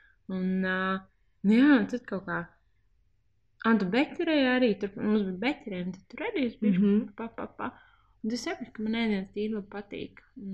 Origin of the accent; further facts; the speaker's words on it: Jelgava, Zemgale, Latvia; es esmu no Jelgavas, un mēs gribējām stopēt uz Rīgu